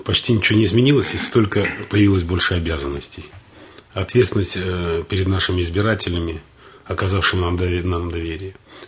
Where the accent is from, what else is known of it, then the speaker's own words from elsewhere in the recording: Orenburg Oblast, Russia; Родом я с Урала, с Оренбургской области.